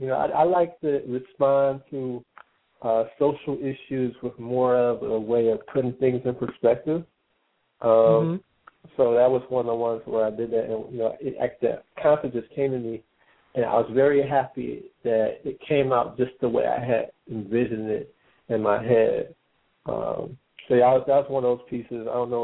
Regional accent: Cleveland, Ohio, United States; I am originally from Cleveland, Ohio, but right now I'm calling from Jackson, Tennessee.

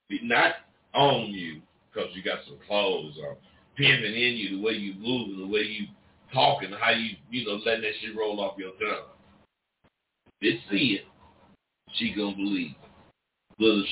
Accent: California, United States; I'm from the Bay Area.

